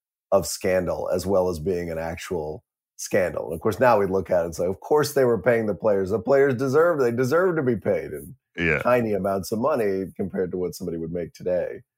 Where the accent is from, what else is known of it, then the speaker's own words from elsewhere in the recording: Fort Worth, Texas, United States; that's where I grew up in Fort Worth.